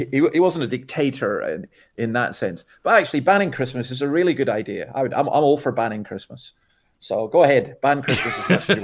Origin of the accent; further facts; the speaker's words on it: Scotland, United Kingdom; And I'm a Scot, so me saying that's quite a good thing.